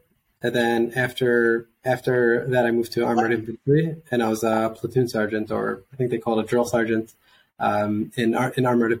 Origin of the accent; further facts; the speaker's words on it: Monsey, New York, United States; I grew up in a small suburb of New York City called Muncie, New York. So it's about an hour north of Manhattan, give or take. Spent, my childhood there, was raised there.